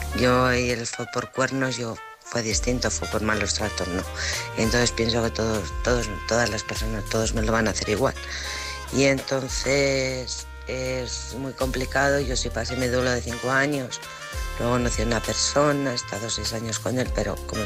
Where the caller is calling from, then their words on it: Alcorcón, Community of Madrid, Spain; de Alcorcón